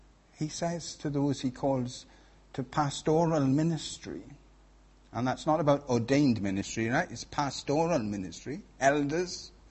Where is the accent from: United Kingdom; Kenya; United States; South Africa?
United Kingdom; Wales; accent: Welsh; When I say pastor, people always think about food. That's my Welsh accent.